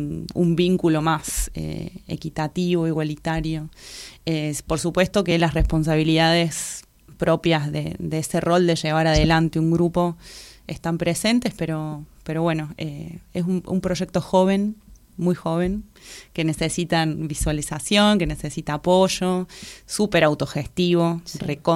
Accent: Córdoba, Argentina; ya venía estudiada de la provincia de Córdoba. Ambas somos cordobesas con Sole

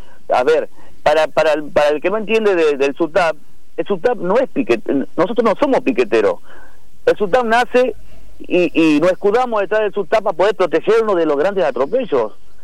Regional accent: Argentina; brindando la seguridad que nos merecemos como argentinos

